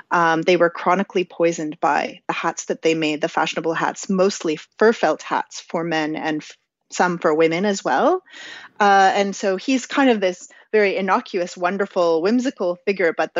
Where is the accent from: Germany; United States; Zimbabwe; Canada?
Canada; as a Canadian who wears a toque in the winter